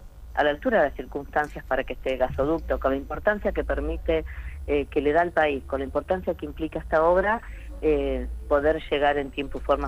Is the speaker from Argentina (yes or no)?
yes; Argentina; tenemos un recurso humano como argentinos